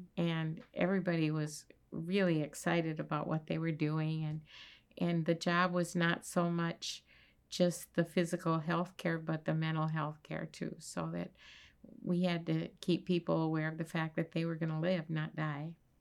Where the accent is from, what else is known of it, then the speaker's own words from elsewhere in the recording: Sioux Falls, South Dakota, United States; also born or lived in Minnesota; Well, I grew up in Sioux Falls, South Dakota.